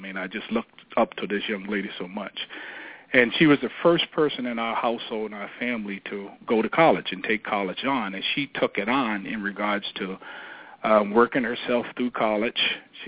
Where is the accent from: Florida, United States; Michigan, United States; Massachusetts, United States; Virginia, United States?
Virginia, United States; Petersburg; Well, I grew up in a little small city in Virginia called Petersburg. It's like 30 minutes south of the big city of Richmond, very small town, about 40,000 people, where everyone knew everyone